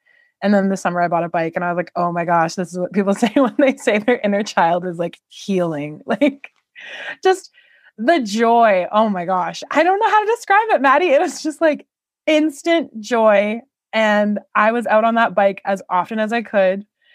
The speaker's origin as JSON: {"language": "English", "country": "Canada", "said": "You can find me or listen to me ramble on the Hey, I Like You podcast. I am Canadian."}